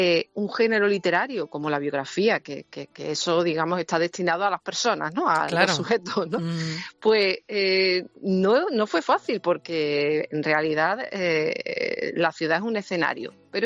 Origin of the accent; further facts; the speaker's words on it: Seville, Andalusia, Spain; Yo como sevillana, bueno, yo además de vivir en la ciudad, he escrito mucho sobre la ciudad.